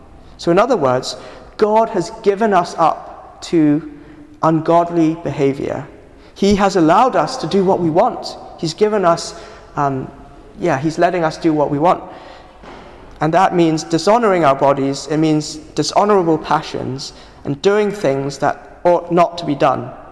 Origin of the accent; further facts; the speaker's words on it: Hong Kong; I grew up in Hong Kong